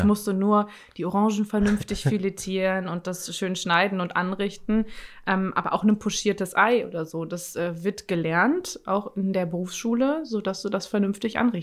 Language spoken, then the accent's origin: German; Detmold, North Rhine-Westphalia, Germany; ich komme aus Detmold, aus der Nähe von Bielefeld.